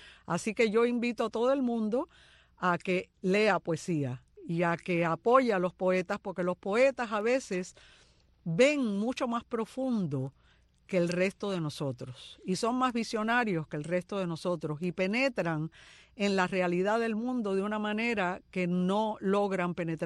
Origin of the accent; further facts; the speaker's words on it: Cuba; now in Miami, United States; en Miami hay solo dos mujeres presidentas de juntas directivas de banco y las dos somos cubanas.